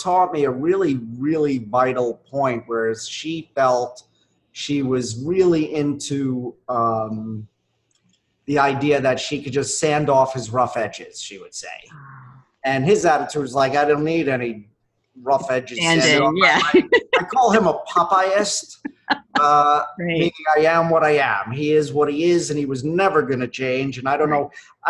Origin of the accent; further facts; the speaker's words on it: Brooklyn, New York, United States; I grew up in Brighton Beach, Brooklyn. Our apartment overlooked the Atlantic Ocean, overlooked Coney Island. Really colorful neighborhood.